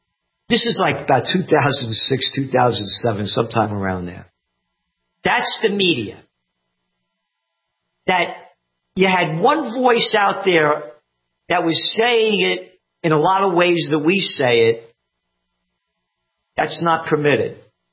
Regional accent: Bronx, New York, United States; also born or lived in Yonkers; It's about growing up in the Bronx as a kid, moving to Yonkers

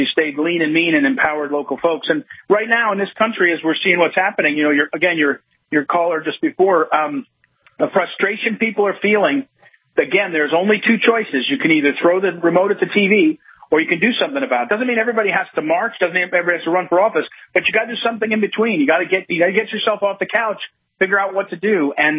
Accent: St. Louis, Missouri, United States; I'm from St. Louis, hail from St. Louis.

